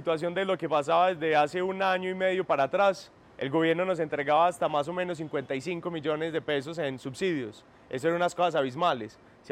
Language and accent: Spanish; Colombia; Nosotros como colombianos no nos preparamos ni financieramente ni cómo comprar una vivienda